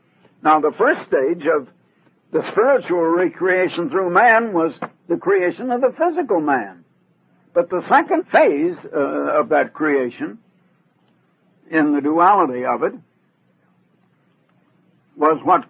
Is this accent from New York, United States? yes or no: no; Iowa, United States; born there; and I was born in Iowa, and now my sons were born in Oregon.